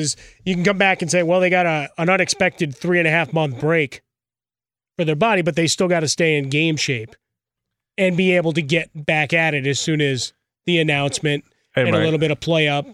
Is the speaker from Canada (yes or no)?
no; Chicago, Illinois, United States; Dude, I'm from Chicago, okay?